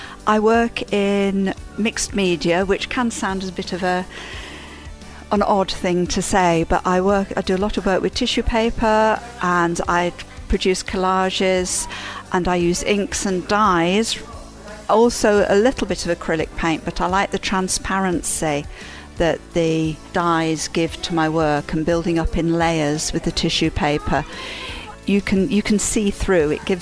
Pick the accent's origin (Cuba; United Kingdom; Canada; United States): United Kingdom; Rochdale, North West England; now in Hebden Bridge, United Kingdom; I come from Rochdale, but I've had a studio here in Hebden Bridge for quite a long time now.